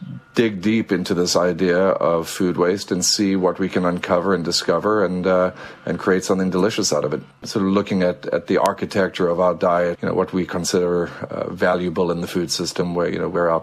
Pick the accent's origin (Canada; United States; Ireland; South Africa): South Africa; I grew up with a big Indian influence in my diet just from where I grew up in South Africa.